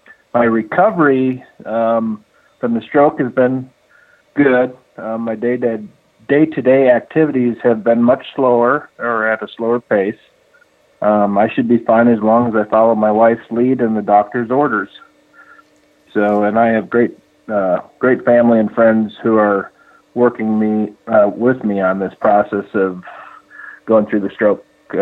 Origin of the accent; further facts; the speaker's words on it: Oshkosh, Wisconsin, United States; ended up transferring back to the University of Wisconsin-Oshkosh, which was my hometown.